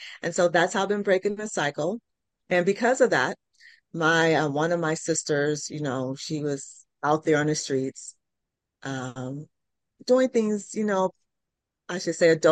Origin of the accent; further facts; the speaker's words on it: California, United States; now in Tulsa, United States; I don't have no shade to Tulsans, but I'm from California. I'm a city girl.